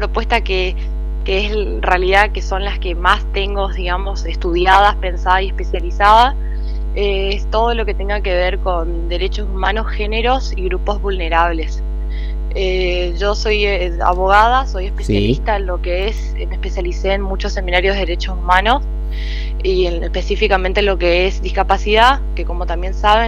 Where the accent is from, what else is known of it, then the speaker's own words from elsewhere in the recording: Santo Tomé, Argentina; más allá que me fui a estudiar, a trabajar a otros lugares, siempre regresé a mi pueblo, y siempre estoy regresando y realizando diferentes acciones comunitarias, propuestas